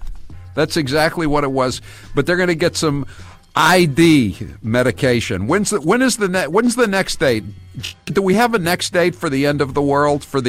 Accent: Massachusetts, United States; I am from Massachusetts and I used to own a place in New Hampshire.

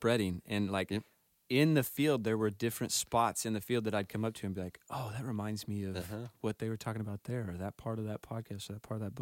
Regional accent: Missouri, United States; We're from Missouri. We have to know Paul Harvey.

